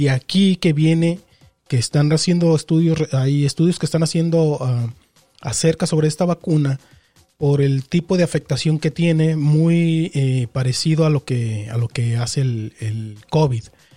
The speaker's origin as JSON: {"language": "Spanish", "country": "Mexico", "said": "esa marca en específico nos identifica como no solamente como mexicanos, sino como parte de Latinoamérica"}